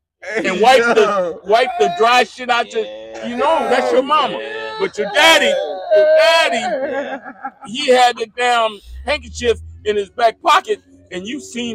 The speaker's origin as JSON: {"language": "English", "town": "Watts", "region": "California", "country": "United States", "said": "I'm from Watts, California, back in the day before the Watts riots."}